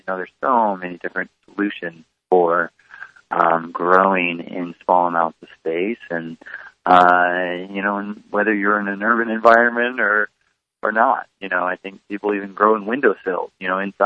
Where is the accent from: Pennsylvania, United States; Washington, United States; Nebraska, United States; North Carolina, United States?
Nebraska, United States; Omaha; And we grew up together in Omaha, Nebraska.